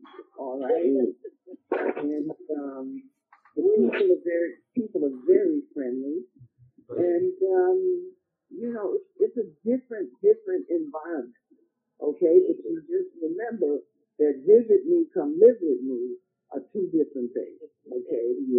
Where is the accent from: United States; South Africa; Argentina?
United States; New York City, New York; born there; coming from the city, I mean, I was born in New York City, but I also had the opportunity to live in other environments.